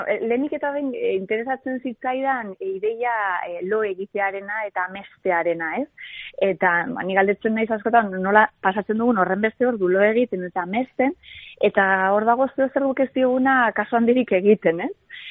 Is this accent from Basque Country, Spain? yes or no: yes; Basque Country, Spain; also born or lived in Barcelona; ni Gipuzkoakoa naiz, baina bueno, urte asko pasatu ditut kanpoan, bai Bartzelonan